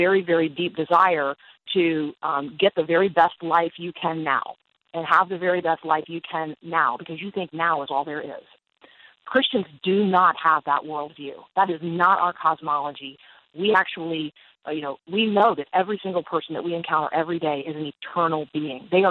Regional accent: United States; But as an American, my responsibility is a little bit different

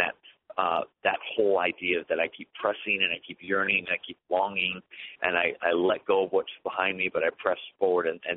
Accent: California, United States; Well, I was raised in California, going to dead, dry, boring churches my whole life.

